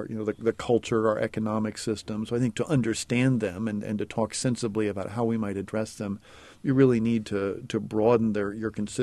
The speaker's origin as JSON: {"language": "English", "town": "Decatur", "region": "Illinois", "country": "United States", "tie": "born or raised there", "said": "I was born and grew up in Decatur."}